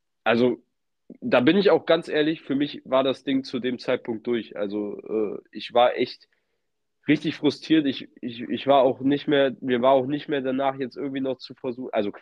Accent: Cologne, North Rhine-Westphalia, Germany; das täte schon weh als Kölner.

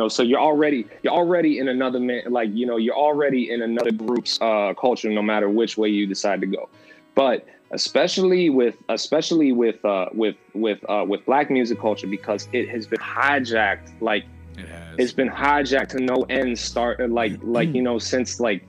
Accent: Philippines; I'm Filipino. My dad's from the Philippines.

